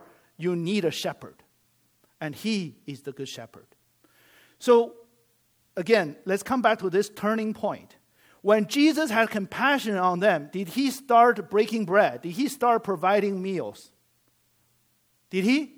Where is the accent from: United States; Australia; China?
China; first language Chinese; English is a second language; As most of you know, I speak, my native tongue is Chinese, right? So you hear I have some accent. But but English helped me a lot in my path to become a Christian, because as Chinese, you have a lot of baggage about idol worship.